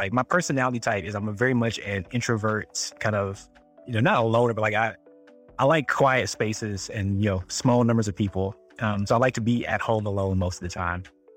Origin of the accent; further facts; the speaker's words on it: North Carolina, United States; So I grew up in the South, like, same small town I actually still live in, this little small 600 people town in southeastern North Carolina. And it is definitely the South.